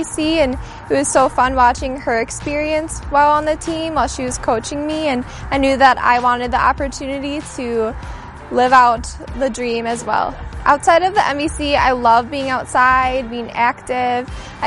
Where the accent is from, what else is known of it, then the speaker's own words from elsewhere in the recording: New Brighton, Minnesota, United States; I'm from New Brighton, Minnesota